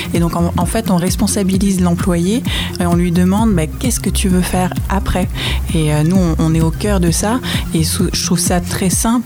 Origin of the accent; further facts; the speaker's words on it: France; j'ai un papa qui est né à Montréal et moi j'ai grandi en France. J'ai toujours eu la France et le Canada dans le cœur